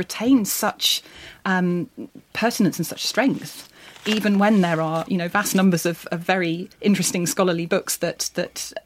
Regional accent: United Kingdom; my sort of early introduction to this history in this part of the world from as a British schoolchild

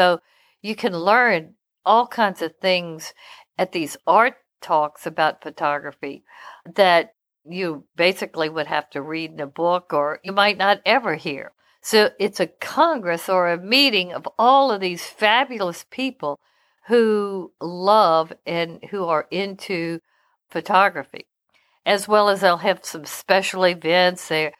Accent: Louisiana, United States; and you know, I'm from Louisiana, so we have a lot of sayings

